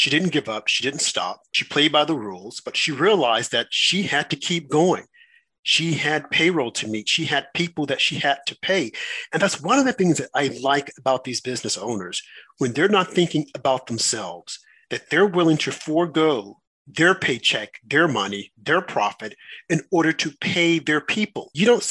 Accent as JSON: {"language": "English", "region": "Arkansas", "country": "United States", "tie": "born or raised there", "said": "I look at my home state of Arkansas."}